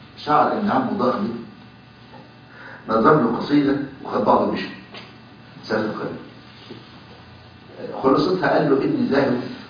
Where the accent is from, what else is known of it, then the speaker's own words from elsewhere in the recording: Egypt; كان عندنا في مصر حافظ ابراهيم وشوقي